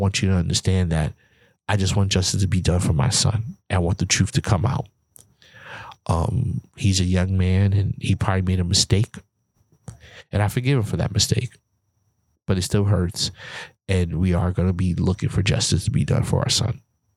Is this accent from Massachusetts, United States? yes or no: no; Bronx, New York, United States; Now, I'm from the hood. I'm from the Bronx, New York, from the projects.